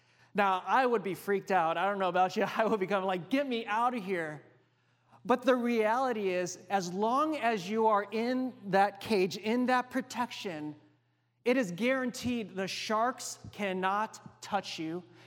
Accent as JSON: {"language": "English", "region": "Hawaii", "country": "United States", "tie": "born or raised there", "said": "Now, I grew up in Hawaii, as many of you know, and one of my biggest fears is the ocean."}